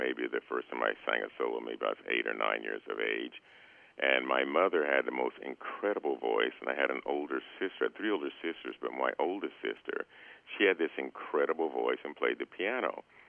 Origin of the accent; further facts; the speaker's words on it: Iowa, United States; born there; my roots are in Iowa. I was born in Iowa, as you probably know.